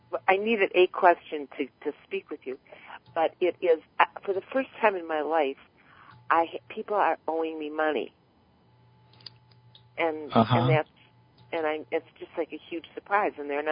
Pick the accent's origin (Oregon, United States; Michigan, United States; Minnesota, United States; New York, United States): Minnesota, United States; Minneapolis; And that's a joke with some friends of mine. I'm from Minneapolis.